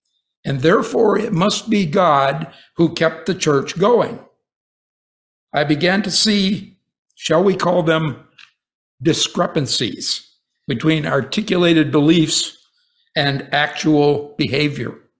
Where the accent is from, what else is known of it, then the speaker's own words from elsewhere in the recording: Binghamton, New York, United States; I was born in Binghamton, New York, a small city near the Pennsylvania border, about halfway between New York City and Buffalo. We never lived in the city. I was brought up in a combination of small town and farming countryside.